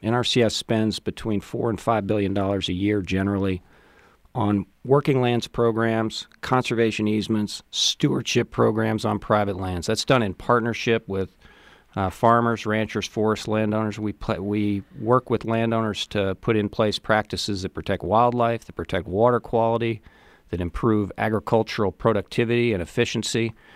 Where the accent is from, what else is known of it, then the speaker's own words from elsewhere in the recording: Prospect, Kentucky, United States; So I grew up on a farm in Prospect, Kentucky. I've always been interested in the outdoors, spent a lot of time outdoors as a kid